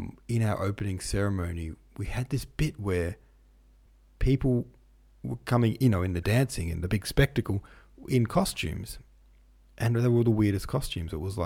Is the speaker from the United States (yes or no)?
no; Australia; Well, I mean, Australia's pretty great too. I do love being Australian.